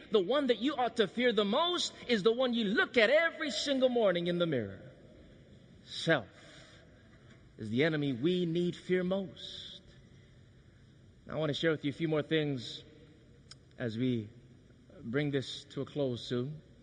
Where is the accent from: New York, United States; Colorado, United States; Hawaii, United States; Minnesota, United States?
Hawaii, United States; Growing up in Hawaii, I had a disadvantage. I had an advantage because I was close to the beach. But the disadvantage is that in Hawaii, we speak a different language there.